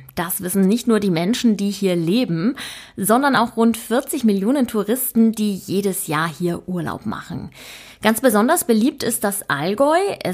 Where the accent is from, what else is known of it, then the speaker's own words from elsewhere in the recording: Trentino-Alto Adige, Italy; Und bei mir ist es Südtirol, ich bin in der Nähe von Bozen aufgewachsen.